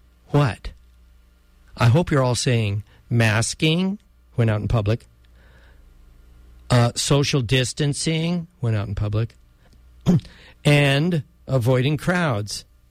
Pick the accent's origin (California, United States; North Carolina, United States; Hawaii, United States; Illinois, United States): California, United States; Chico; I was born and raised here in Chico